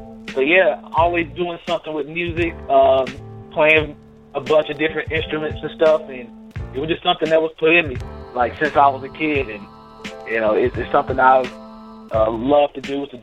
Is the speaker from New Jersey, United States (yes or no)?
no; North Carolina, United States; I'm currently residing in Raleigh, North Carolina. But just all day, 704-919, you know, born and raised in North Carolina. So North Carolina's been good to me, so I'm more than happy to carry that flag.